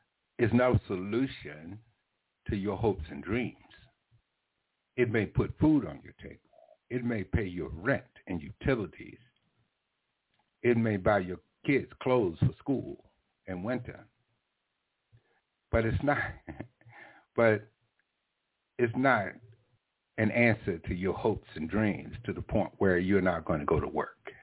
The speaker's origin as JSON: {"language": "English", "town": "Memphis", "region": "Tennessee", "country": "United States", "tie": "born or raised there", "said": "I'm somewhat of an authority on the subject, since I was born and raised here, since I went to school here, since I went to college, the University of Memphis"}